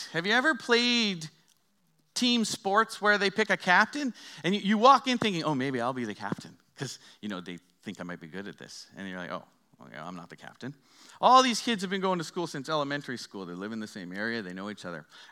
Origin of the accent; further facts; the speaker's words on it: Aldergrove, British Columbia, Canada; When I was in my hometown of the metropolis of Aldergrove, and we lived in our house, we had pretty much anything you needed.